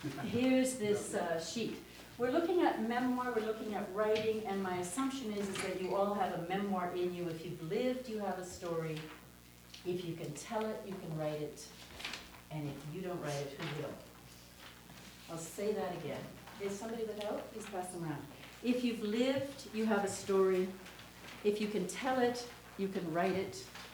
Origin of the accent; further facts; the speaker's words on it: Edmonton, Alberta, Canada; I'm from Edmonton, Alberta, where I teach at the University of Alberta